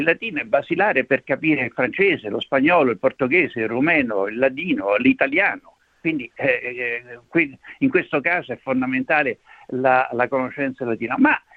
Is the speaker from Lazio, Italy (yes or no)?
yes; Rome, Lazio, Italy; now in Australia; essendo anche romano, avendo fatto la guardia palatina in Vaticano